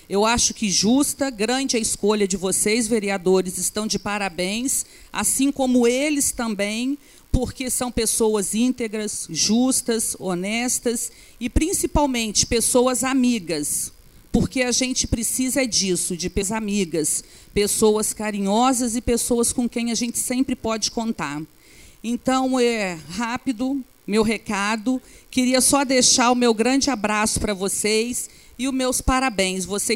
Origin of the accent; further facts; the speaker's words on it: Pentanha, Brazil; now in São José do Rio Preto, Brazil; pessoa com a qual fomos criados em Pentanha juntos, né? Os irmãos, os pais, uma amizade bonita. E que, por coincidência, a gente continuou aqui em Rio Preto, né, Marquinhos? Saímos de Pentanha e viemos parar em Rio Preto